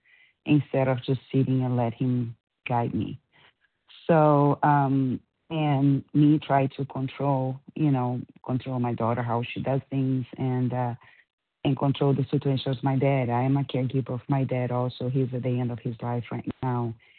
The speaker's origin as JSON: {"language": "English", "region": "California", "country": "United States", "said": "I'm from California, compulsive operator."}